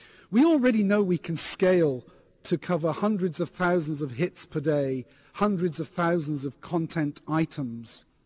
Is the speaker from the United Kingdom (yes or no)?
yes; England, United Kingdom; I'm English and I live in England. Well, almost.